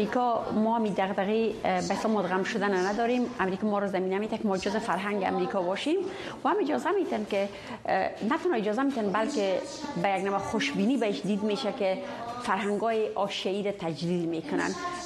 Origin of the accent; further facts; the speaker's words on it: Kabul, Afghanistan; در فرهنگی که ما درش بزرگ شدیم، شعر همیشه خیلی اهمیت داشته. در افشار، در افغانستان، در کابل شاهنامه خوانی، آفس خوانی، قصه های قدیمی این جزء نرمال بود.